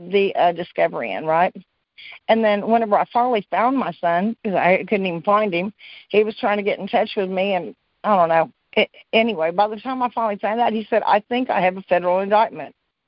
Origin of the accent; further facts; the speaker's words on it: Oklahoma, United States; I'm from Oklahoma.